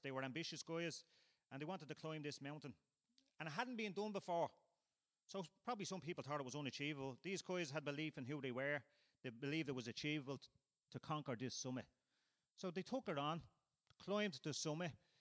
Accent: Dublin, County Dublin, Ireland; now in Cavan, Ireland; I'm from Dublin, but I'm living in Cavan.

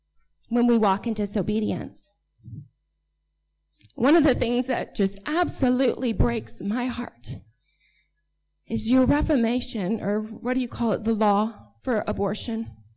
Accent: United States; As an American, I'm asking you to not lose your voice in this fight.

